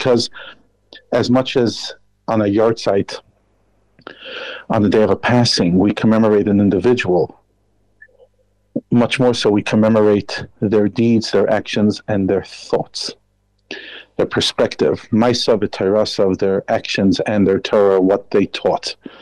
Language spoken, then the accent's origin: English; Brooklyn, New York, United States; now in South Africa; although now I live in South Africa, proudly part of this community. I grew up in Crown Heights. I grew up in Brooklyn. I grew up literally by the Rebbe's feet